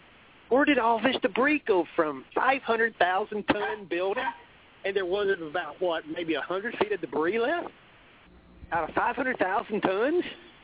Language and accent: English; Texas, United States; I'm not from New York. I'm from Texas, and I've never been in New York City in a day of my life.